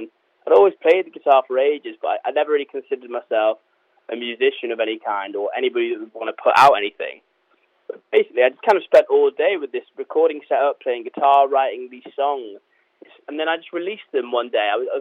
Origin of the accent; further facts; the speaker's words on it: Newcastle, North East England, United Kingdom; I'm from Newcastle, but I was studying medicine in London